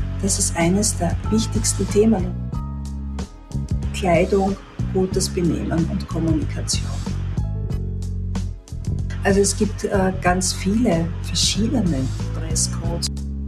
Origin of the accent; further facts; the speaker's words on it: Austria; wohne in der Nähe von Wien, das heißt, bin Österreicherin